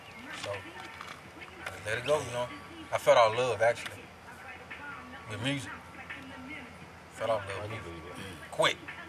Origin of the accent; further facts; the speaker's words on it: Henderson, United States; I'm from Henderson. Henderson ain't going to believe me.